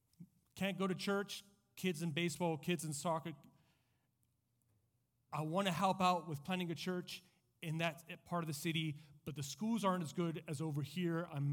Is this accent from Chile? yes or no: yes; Santiago, Santiago Metropolitan Region, Chile; now in United States; I grew up in Chile. I grew up in Santiago. It's the place that I, you know, it's still hard not to, for it to feel like home. And it was so interesting going back to Chile after living 4 years in the States